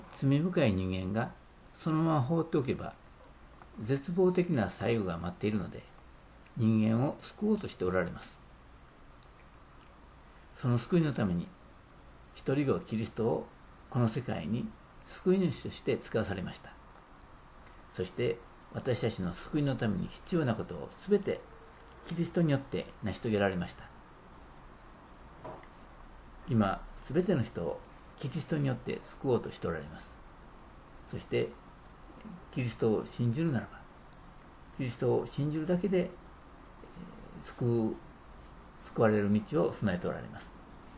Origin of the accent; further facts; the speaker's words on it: Sakai, Osaka, Japan; born there; 私が日本の大阪の堺で生まれたのも偶然です。